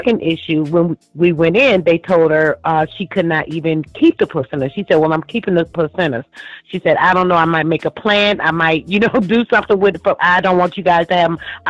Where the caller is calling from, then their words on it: Rochester, New York, United States; I'm calling from Rochester, New York.